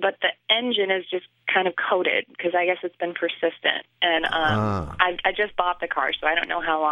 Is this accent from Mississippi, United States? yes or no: no; Nevada City, California, United States; now in Los Angeles, United States; I'm from Nevada City, California, originally, which is a tiny mining town, but I'm in Los Angeles.